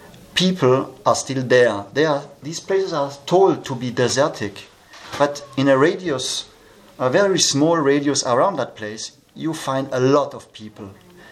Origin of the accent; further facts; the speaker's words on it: Germany; born there; first language German; English is a second language; I was born in German. My mother screamed in German. I don't know what. I don't want to know. But it was German, and I learned German since childhood.